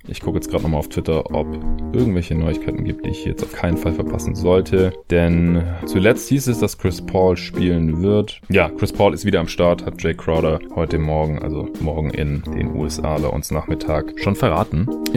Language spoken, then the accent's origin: German; Stuttgart, Baden-Württemberg, Germany; dann muss ich auch noch in meine alte Heimat fahren, nach Stuttgart